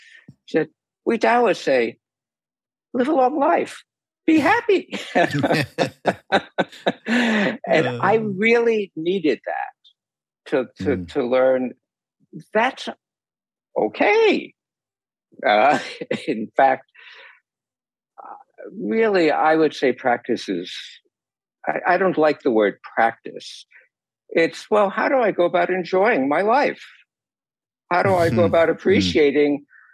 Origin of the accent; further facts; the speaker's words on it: New York, United States; now in California, United States; And I grew up in New York. I'm a skeptic.